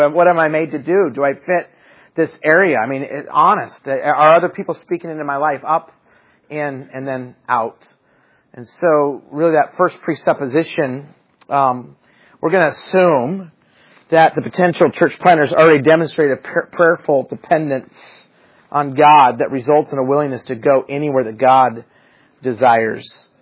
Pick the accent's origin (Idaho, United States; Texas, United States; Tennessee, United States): Idaho, United States; I mean, I remember I grew up in Idaho, and so I go to Northland Baptist Bible College